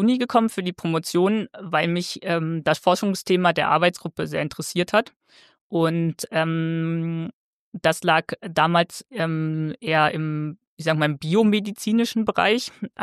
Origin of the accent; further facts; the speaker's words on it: Braunschweig, Lower Saxony, Germany; Ich komme gebürtig aus Braunschweig und in Braunschweig hätte es auch Lebensmittelchemie gegeben.